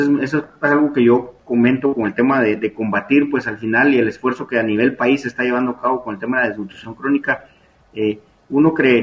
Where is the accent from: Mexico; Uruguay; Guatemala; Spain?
Guatemala; yo lo veo muy simplista como guatemalteco